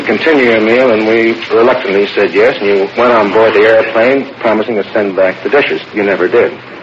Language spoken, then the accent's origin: English; New York City, New York, United States; New York City.